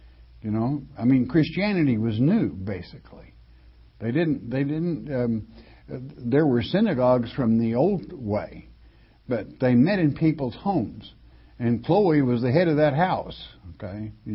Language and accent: English; Arkansas, United States; That's just like I live in the land of Arkansas. I'm an Arkansan. But I'm truly an Irishman.